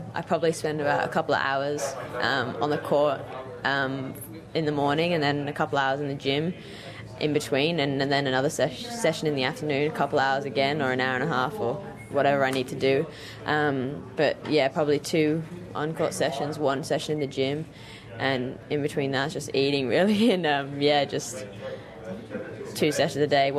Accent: England, United Kingdom; born there; because I was born in England

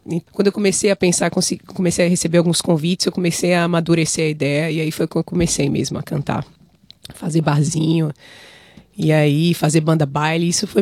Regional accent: Bahia, Brazil; Então, eu sou da Bahia, né? O axé é uma coisa natural na Bahia. Você vai crescendo ouvindo aquilo ali, o axé, o samba reggae.

